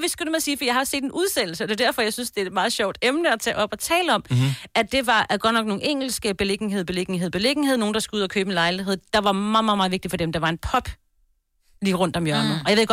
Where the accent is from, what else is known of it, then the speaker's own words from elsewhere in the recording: Jutland, Denmark; Vi kommer fra Jylland.